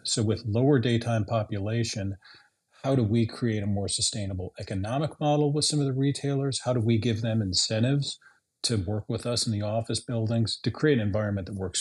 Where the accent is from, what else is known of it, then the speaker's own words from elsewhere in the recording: Chicago, Illinois, United States; And I think of Chicago, my hometown, as an example.